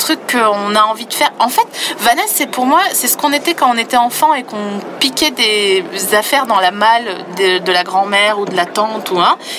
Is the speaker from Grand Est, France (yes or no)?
yes; Grand Est, France; comme je viens des Vosges, une partie de ma famille sont des paysans.